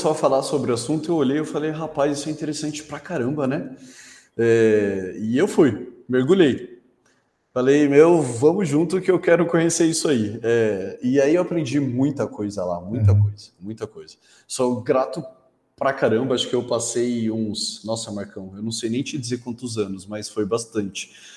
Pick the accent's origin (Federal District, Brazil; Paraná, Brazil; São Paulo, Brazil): São Paulo, Brazil; São Bernardo do Campo; nasceu em São Bernardo do Campo, Hospital São Bernardo, quem é daqui da região conhece bastante. Cresci no Jardim Independência, cresci brincando com amigos em rua